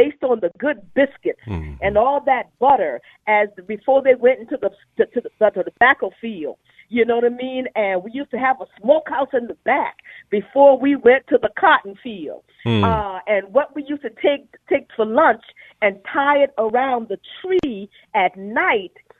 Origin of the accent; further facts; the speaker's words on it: Lincolnville, South Carolina, United States; I've been obese all of my life, growing up in Lincolnville, South Carolina.